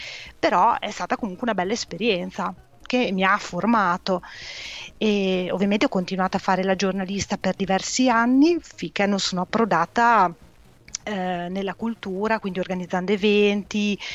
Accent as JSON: {"language": "Italian", "region": "Emilia-Romagna", "country": "Italy", "tie": "born or raised there", "said": "sono nata e cresciuta in provincia di Modena, un piccolo paese, quindi la mia vita è cresciuta in una dimensione un po' bucolica."}